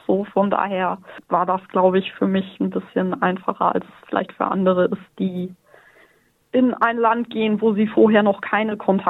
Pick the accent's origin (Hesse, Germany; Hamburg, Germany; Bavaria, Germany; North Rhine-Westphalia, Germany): Hamburg, Germany; now in Sydney, Australia; Ich bin aus dem hohen Norden.